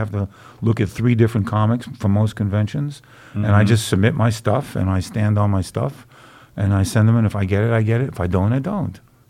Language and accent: English; New York, United States; accent: New York; also born or lived in Oregon; now in Seattle, United States; then I moved to Oregon years ago, before there was a bagel in Oregon. And they heard my New York accent. They thought I came from Australia.